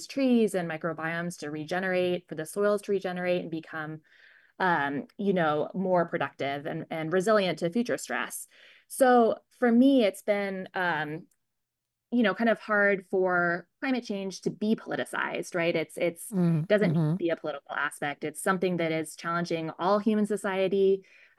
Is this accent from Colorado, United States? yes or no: no; Alaska, United States; I grew up in Alaska. We don't have a very high, you know, population base.